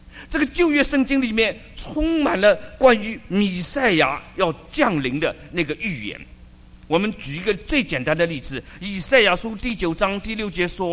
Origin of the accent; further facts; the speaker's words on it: China; 就变成了我们中国人叫杂种